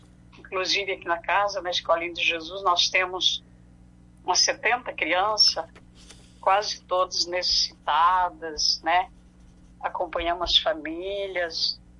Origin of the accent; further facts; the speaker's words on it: Lagoa Vermelha, Rio Grande do Sul, Brazil; born there; Sou nascida em Lagoa Vermelha.